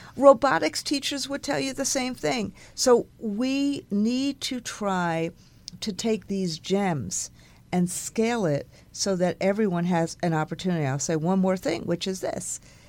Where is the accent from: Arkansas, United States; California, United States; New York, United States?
New York, United States; If a kid, like in my home state in New York, mistakenly goes into a wrong driveway, it's not met with shots.